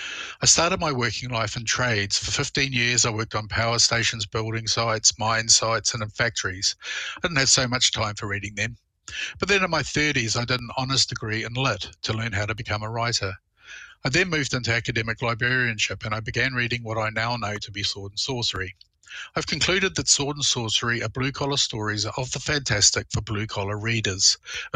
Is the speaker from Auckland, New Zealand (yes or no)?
yes; Auckland, New Zealand; from Auckland, New Zealand.